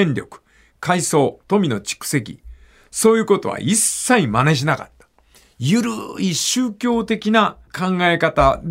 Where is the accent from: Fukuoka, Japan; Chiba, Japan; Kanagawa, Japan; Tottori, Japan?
Fukuoka, Japan; Itoshima; 私のふるさと。